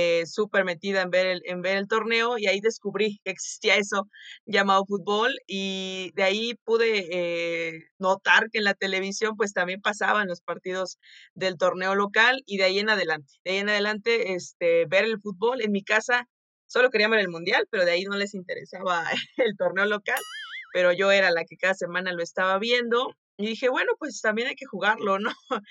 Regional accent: Veracruz, Mexico; yo soy de Veracruz, precisamente, y cerca de donde yo soy, que es un pueblito, pues está la ciudad de Poza Rica

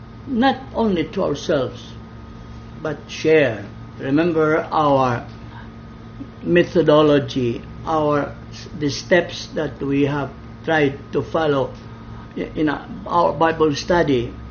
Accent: Balamban, Central Visayas, Philippines; And in my hometown, Balamban, whenever the bell, the big bell is rung for 6 o'clock Angelus, even the market people, the buyers and the sellers pause.

